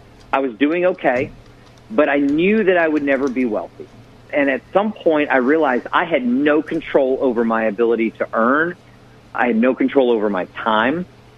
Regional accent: Kentucky, United States; I bought 136 units up in Lexington, Kentucky. I grew up in Kentucky.

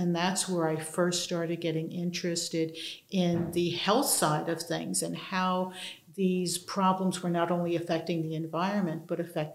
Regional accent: New Jersey, United States; I grew up in southern New Jersey in the Pine Barrens, pretty much in the middle of nowhere.

